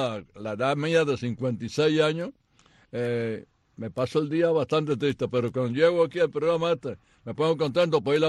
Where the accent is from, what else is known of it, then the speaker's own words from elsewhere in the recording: Las Tunas, Cuba; born there; nací en las Tunas y todo el mundo sabía cuando iba a llover.